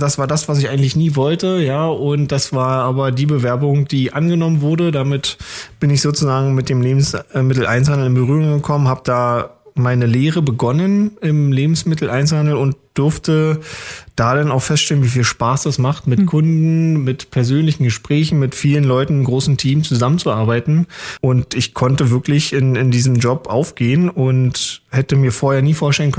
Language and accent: German; Potsdam, Brandenburg, Germany; born there; Ich komme aus dem wunderschönen Kaput am Schwielosee, bin gebürtiger Potsdamer, bin jetzt 40 Jahre alt geworden